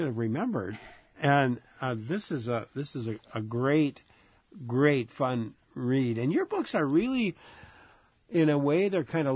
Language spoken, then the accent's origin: English; Stoughton, Wisconsin, United States; born there; I was born in Stoughton.